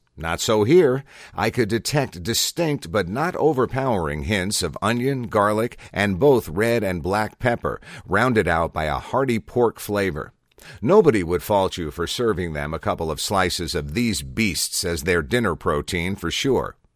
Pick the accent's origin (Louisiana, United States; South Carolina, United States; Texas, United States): Louisiana, United States; including my home state of Louisiana.